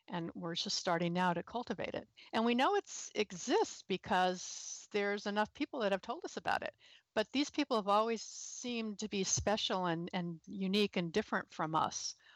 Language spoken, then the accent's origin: English; California, United States; now in Minnesota, United States; I'm a Californian who moved to Minnesota, and so I've never really experienced a winter before.